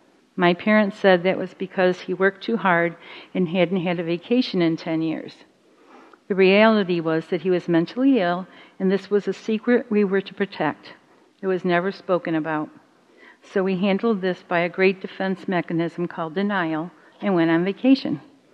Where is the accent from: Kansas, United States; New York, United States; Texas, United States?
New York, United States; Rochester; Growing up in Rochester, New York, my father was lord and master of our home.